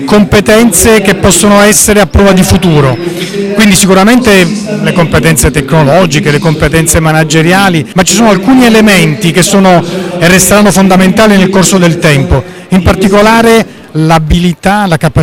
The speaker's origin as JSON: {"language": "Italian", "region": "Apulia", "country": "Italy", "said": "sono da pugliese, sono anche emozionato e sono particolarmente contento di poter raccontare l'innovazione ai miei conterranei."}